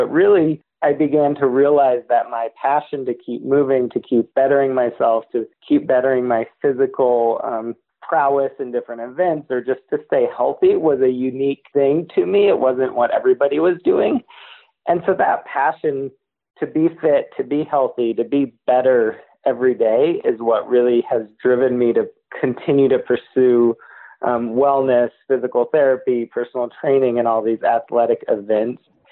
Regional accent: Silver City, New Mexico, United States; growing up in Southwest New Mexico and Silver City.

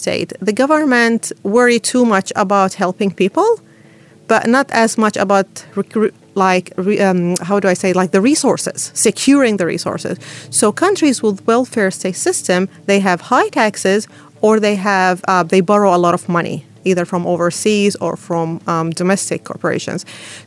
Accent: Iraq; now in New Zealand; Originally, I'm from Iraq.

